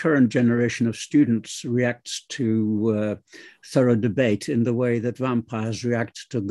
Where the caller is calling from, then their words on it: Leicester, East Midlands, United Kingdom; I'm speaking from Leicester.